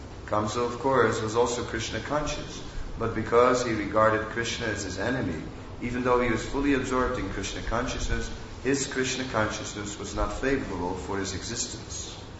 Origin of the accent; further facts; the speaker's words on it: Netherlands; I am from Holland originally, and just now touring Australia a little bit.